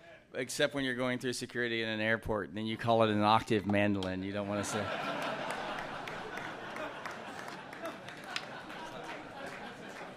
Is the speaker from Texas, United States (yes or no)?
yes; San Antonio, Texas, United States; Number one, I grew up in San Antonio, Texas. Where I grew up, nobody moves across the border to get a job. The border moved across them.